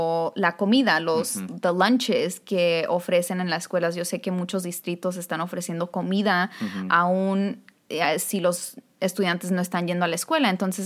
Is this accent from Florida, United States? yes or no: no; San Jose, California, United States; my husband and I are Eastsiders, so we're from East San Jose as well